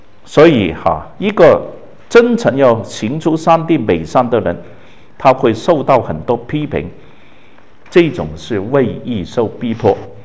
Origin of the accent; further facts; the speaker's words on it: Guangdong, China; 我们广东人从前把死跟洗都那个音都搞错嘛